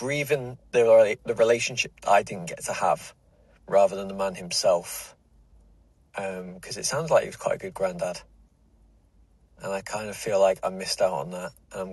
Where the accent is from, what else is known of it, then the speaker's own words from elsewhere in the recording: Newmarket, East of England, United Kingdom; I grew up in Newmarket, which is just about 20 minutes away from Cambridge.